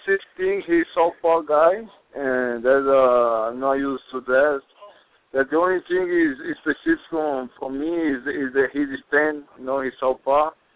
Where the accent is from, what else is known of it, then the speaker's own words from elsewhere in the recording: Bahia, Brazil; English is a second language; I'm from Bahia.